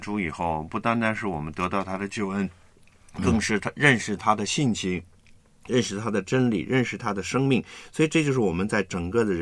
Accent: China; 作为一个中国人、

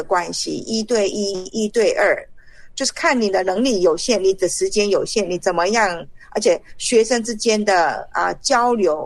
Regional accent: China; 我们中国人常常讲了一生一日为

